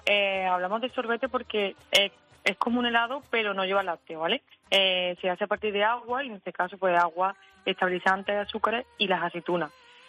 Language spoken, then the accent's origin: Spanish; Estepa, Andalusia, Spain; porque somos de Estepa y tenemos que tener esos helados.